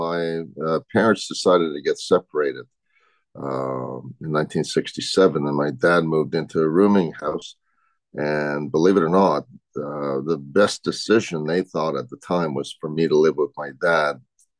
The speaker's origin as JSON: {"language": "English", "town": "Quebec City", "region": "Quebec", "country": "Canada", "said": "I'm from a large family. I'm from a family of nine. I'm from Quebec City."}